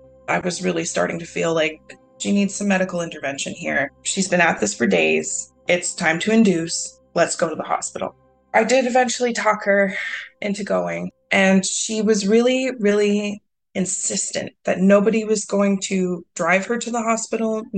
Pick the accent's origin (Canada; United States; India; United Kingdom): Canada; I'm Canadian.